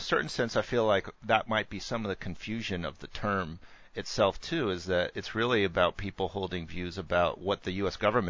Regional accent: United States; somebody like automatically disliked me because I was from the United States.

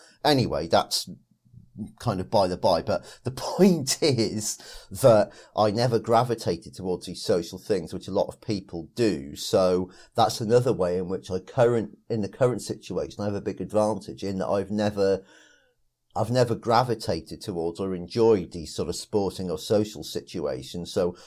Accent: Wales, United Kingdom; And I never enjoyed being Welsh. I was forced to play rugby in school.

